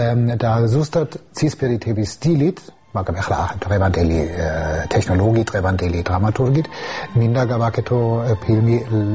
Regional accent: Germany; Georgian is a second language; now in Georgia; ხედავ გარედან ჩემი გერმანული ფსიქოლოგიით და ჩემი ბავშვობიდან, ჩემი მოგონებები რაც მე მაქვს გერმანიდან

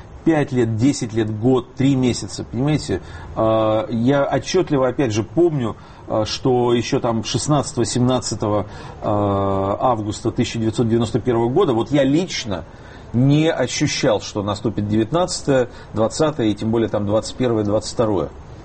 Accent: Lviv, Lviv Oblast, Ukraine; Я сам родом из Львова, с Украины.

